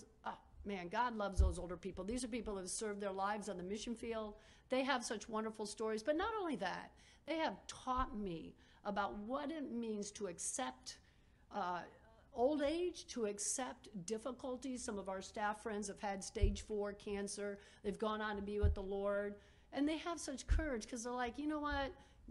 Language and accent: English; Delray Beach, Florida, United States; I'm from Delray Beach. So we had a little bit of Milwaukee, a little bit of Delray.